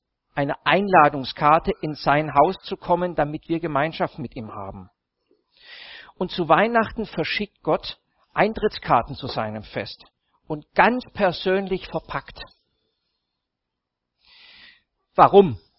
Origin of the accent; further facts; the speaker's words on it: Baden-Württemberg, Germany; Als Schwabe spart man sich das Geschenkpapier.